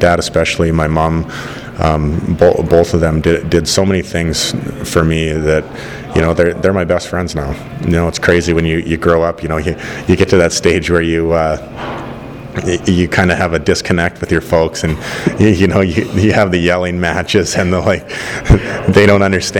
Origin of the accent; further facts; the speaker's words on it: British Columbia, Canada; we grew up just Oilers fans. You know, it was, even though we're from British Columbia